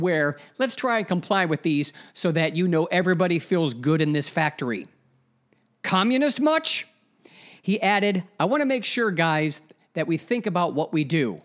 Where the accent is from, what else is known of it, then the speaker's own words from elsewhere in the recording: Ohio, United States; The training was conducted at Goodyear's corporate offices in Akron, Ohio, my home state.